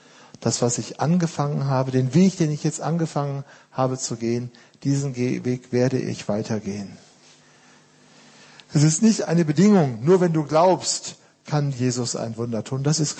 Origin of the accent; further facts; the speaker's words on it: Germany; Wir als Deutsche wollen uns ja immer bei Beerdigungen total zusammenreißen, ja?